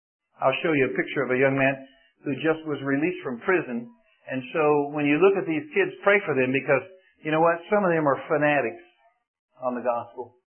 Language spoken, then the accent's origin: English; United States; I'm an American, and I look him right in the eye